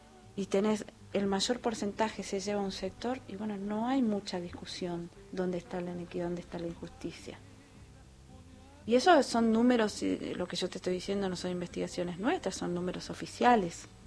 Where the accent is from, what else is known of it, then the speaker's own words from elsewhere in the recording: Oberá, Misiones, Argentina; la mayor producción de la yerba mate está en la zona centro, que es de donde yo vengo, que es Soberá, toda la zona, una de las ciudades es Soberá